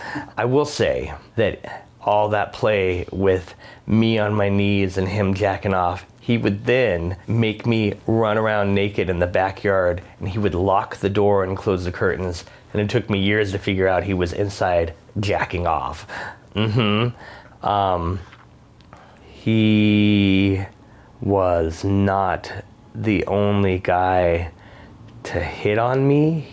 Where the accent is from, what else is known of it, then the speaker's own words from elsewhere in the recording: Tucson, Arizona, United States; I am 50 years old, and I graduated high school in 1987. I grew up in Tucson, Arizona.